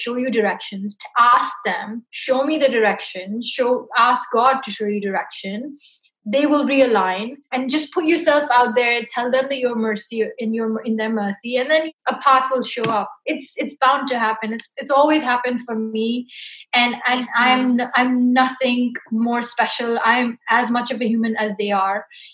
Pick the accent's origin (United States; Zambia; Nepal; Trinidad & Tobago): Nepal; So I think growing up in Nepal, I went to different temples